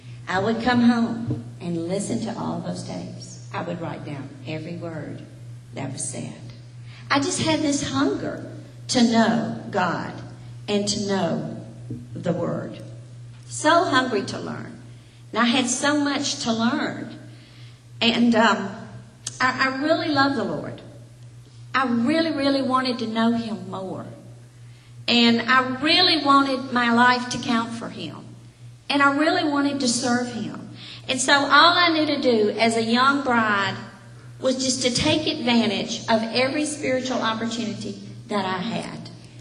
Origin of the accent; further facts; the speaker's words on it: the South, United States; I was raised in the South, and I did have some understanding of the gospel